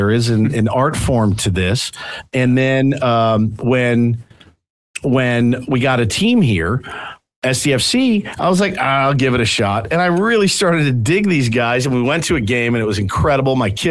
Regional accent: Texas, United States; Listen, I grew up in Texas, Booney, and I was not tough enough to play football back in Texas.

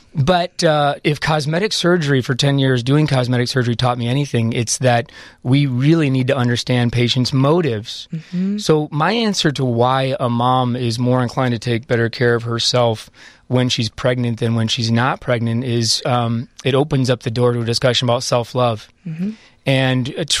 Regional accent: United States; Just because I'm American and I do facial cosmetic surgery.

